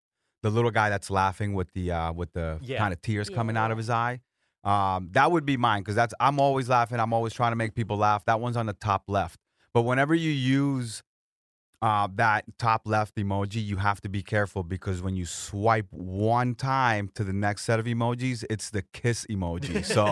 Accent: Florida, United States; and I'm from Florida, so it's like my sunshine state or something like that.

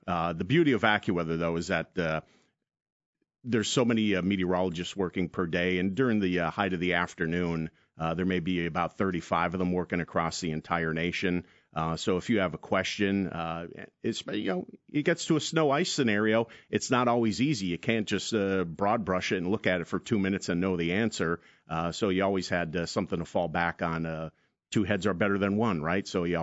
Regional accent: Pennsylvania, United States; also born or lived in Georgia; I grew up in Pennsylvania, got married there, bounced around the country, and that's not good for a marriage and a family.

